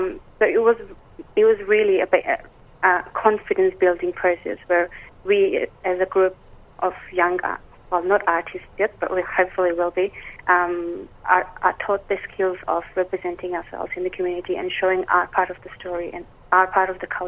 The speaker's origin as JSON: {"language": "English", "country": "Afghanistan", "moved": "yes", "lives_now": "Australia", "said": "I'm actually from Afghanistan and a Hazara as well."}